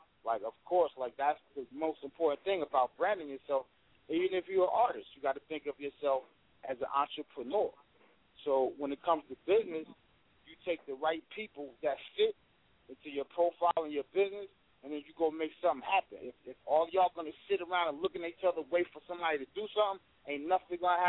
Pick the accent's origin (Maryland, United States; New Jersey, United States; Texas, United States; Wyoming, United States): New Jersey, United States; You know, I'm from Jersey all day. So shout out to all my Irvington fam, my Newark fam, my East Orange fam.